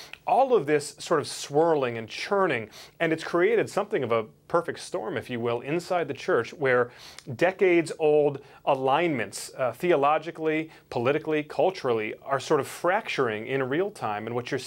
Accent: Brighton, Michigan, United States; Bill Bolin actually leads a church in my hometown in Brighton, Michigan.

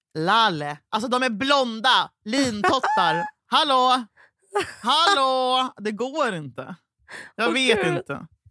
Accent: Huddinge, Stockholm County, Sweden; Alltså jag är fortfarande en blyg tjej från Huddinge.

